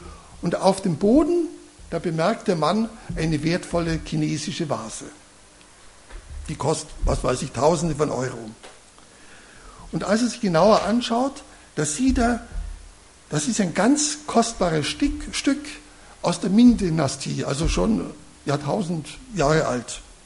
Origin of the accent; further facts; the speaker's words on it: Peiting, Bavaria, Germany; Meine Frau Regina und ich, wir kommen aus Peiting, das ist im westlichen Teil des Landkreises. Man spricht da nicht mehr oberbayerisch, sondern schon etwas schwäbisch, ein bisschen anders.